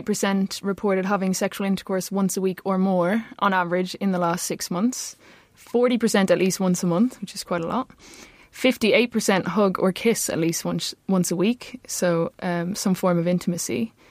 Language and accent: English; Dublin, Leinster, Ireland; my hometown of Dublin